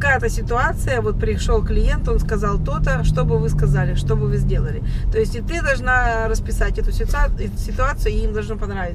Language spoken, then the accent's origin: Russian; Russia; А я ей рассказывала, что вот я из Раши, что я там и там была